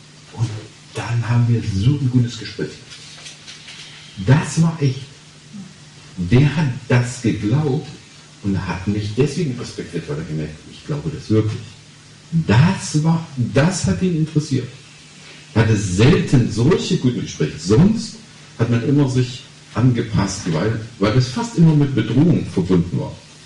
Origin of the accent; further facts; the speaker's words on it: East Germany, Germany; Ich bin 30 Jahre in der DDR aufgewachsen.